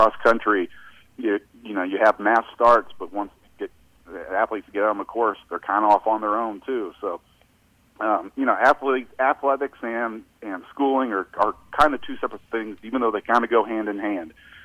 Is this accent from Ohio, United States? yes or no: no; Branson, Missouri, United States; I grew up down in Branson where your high school students were the workforce for businesses in Branson and the surrounding communities down there